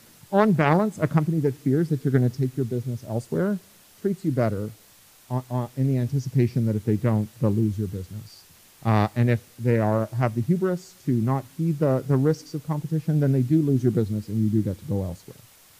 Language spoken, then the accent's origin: English; Toronto, Ontario, Canada; I grew up in Toronto with the CNE